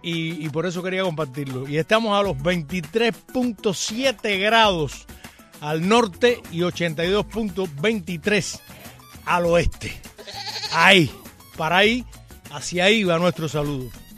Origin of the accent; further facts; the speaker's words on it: Cuba; somos nosotros los cubanos.